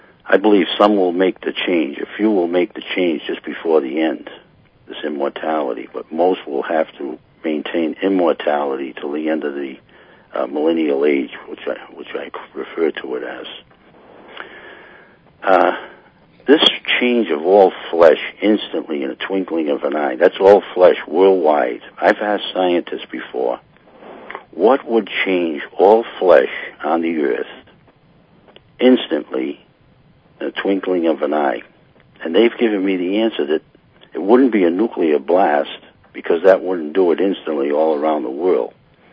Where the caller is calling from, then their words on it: Rhode Island, United States; I'm calling from Rhode Island.